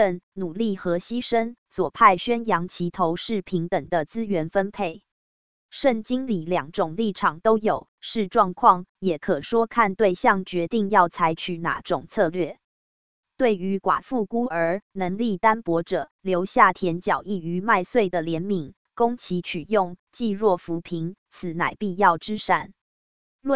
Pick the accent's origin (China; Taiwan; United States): Taiwan; 这使我感到生长在台湾着实很幸福